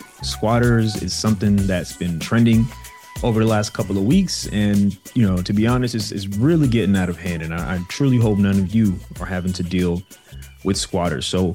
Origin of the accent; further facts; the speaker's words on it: New York City, New York, United States; So let's start in my hometown of New York City.